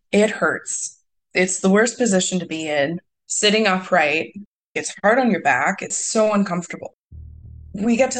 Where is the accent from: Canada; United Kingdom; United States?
Canada; I'm Canadian.